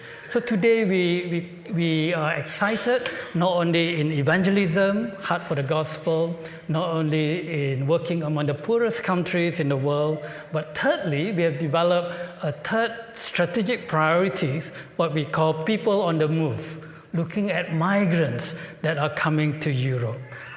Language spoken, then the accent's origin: English; Malaysia; I come from Malaysia.